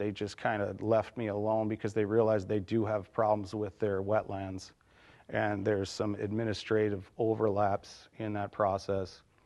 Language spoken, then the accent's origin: English; Los Angeles, California, United States; born there; I was born in Los Angeles, and that is the homeless capital of America right now.